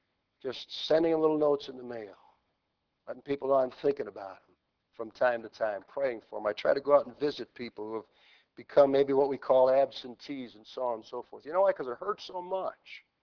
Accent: Orchard Park, United States; I grew up over in Orchard Park. I took my Bible to school every day. Went to the public school.

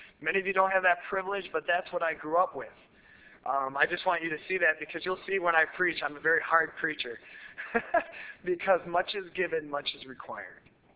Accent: Concord, New Hampshire, United States; born there; I was born in Concord, New Hampshire at a very young age

